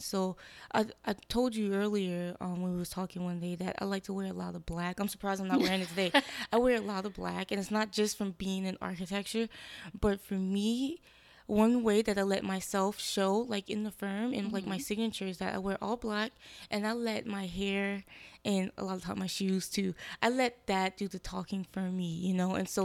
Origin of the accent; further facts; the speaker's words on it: New Orleans, Louisiana, United States; See, I'm from New Orleans, so, like, I'm used to it.